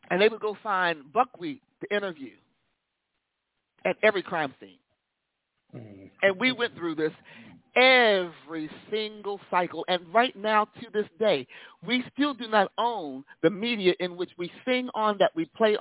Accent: Hubbard, Ohio, United States; Well, see, Larry, we need to understand, I'm from Hubbard, and Hubbard was whiter than East Liverpool.

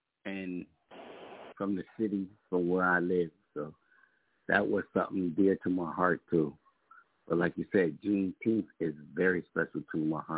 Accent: New York, United States; now in Virginia, United States; I'm here in New York right now visiting my mother, but I'm living in Virginia, but I come from New York.

